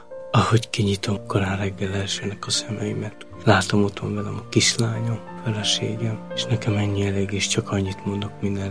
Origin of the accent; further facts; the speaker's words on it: Esztergom, Komárom-Esztergom, Hungary; born there; first language Romani; Hungarian is a second language; Esztergomban születtem egy cigány telepen, nem tudtam magyarul beszélni, csak cigányul.